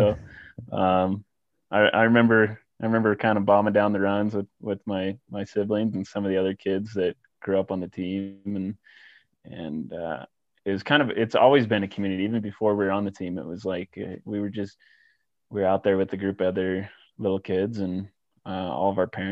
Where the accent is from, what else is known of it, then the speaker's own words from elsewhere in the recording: Flagstaff, Arizona, United States; I was born and raised in Flagstaff and I've lived here ever since.